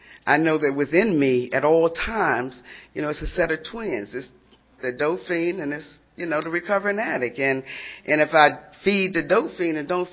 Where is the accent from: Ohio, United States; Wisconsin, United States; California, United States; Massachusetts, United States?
Wisconsin, United States; And my second time around, I'm from Wisconsin. I had went back to Wisconsin and because my mom was sick, you know. And so my sister said, well, why don't you come home?